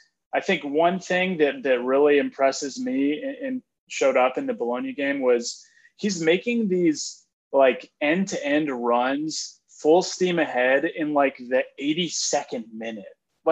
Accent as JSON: {"language": "English", "region": "Texas", "country": "United States", "said": "As an American, as a Texan, I knew, you know, I've followed him a long time"}